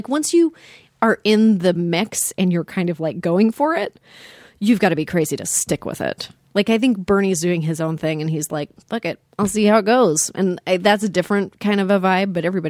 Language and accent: English; Canada; now in United States; We're also American, don't you know? We did get our citizenship.